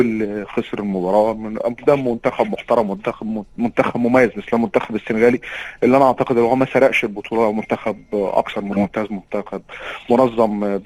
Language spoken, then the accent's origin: Arabic; Egypt; يعني يمكن ان احنا كنا نتمنى المنتخب المصري يتوج باللقب مش كمصريين بس، كل الوطن العربي كمان.